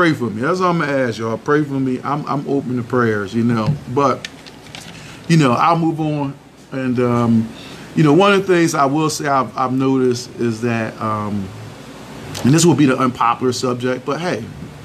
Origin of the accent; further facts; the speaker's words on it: Philadelphia, Pennsylvania, United States; I'm from Philly, so don't judge me.